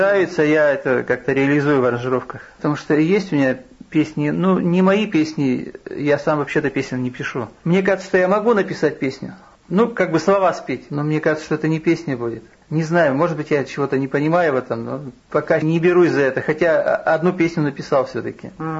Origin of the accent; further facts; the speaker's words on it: Yekaterinburg, Sverdlovsk Oblast, Russia; now in Kirov, Russia; А потом, когда уже приехал сюда в Киров, я из Екатеринбурга вообще-то приехал сюда.